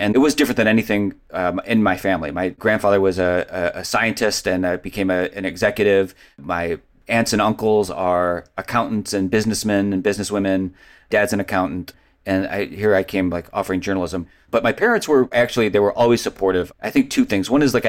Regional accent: Cleveland, Ohio, United States; I mean, I grew up in Cleveland. The Cleveland Plain Dealer was dropped at my driveway every morning.

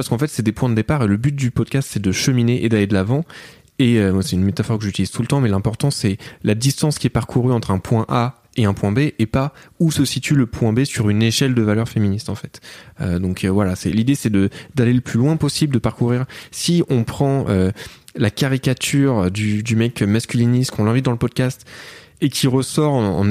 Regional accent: Switzerland; Alors, ok, on est neutre, on est apolitique, on est suisse

